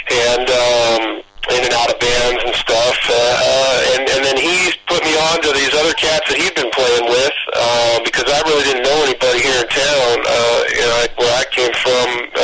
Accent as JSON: {"language": "English", "region": "California", "country": "United States", "lives_now": "Nashville, United States", "said": "And, you know, me, I'm from Southern California, and I'm living in Nashville. So I'm away from all my friends back there."}